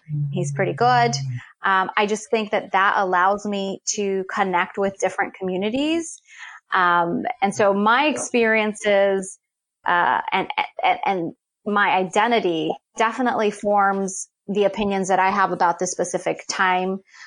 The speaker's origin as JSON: {"language": "English", "town": "Los Angeles", "region": "California", "country": "United States", "tie": "born or raised there", "said": "Growing up in Koreatown, heavily immigrant community from different walks of life."}